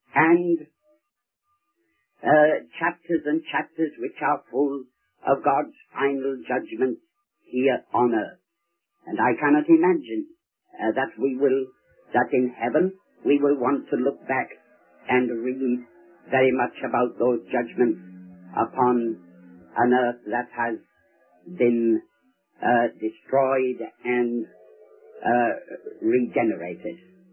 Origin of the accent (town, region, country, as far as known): Scotland, United Kingdom